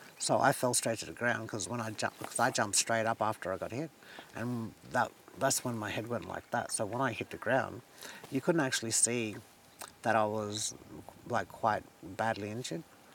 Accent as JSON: {"language": "English", "town": "Alice Springs", "region": "Northern Territory", "country": "Australia", "said": "I'm from Alice Springs. I'm 35 years old."}